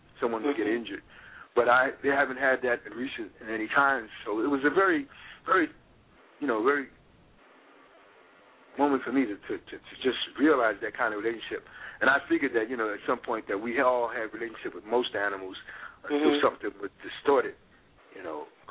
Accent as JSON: {"language": "English", "town": "Bronx", "region": "New York", "country": "United States", "tie": "born or raised there", "said": "because I grew up in the Bronx, New York, where they had this huge zoo."}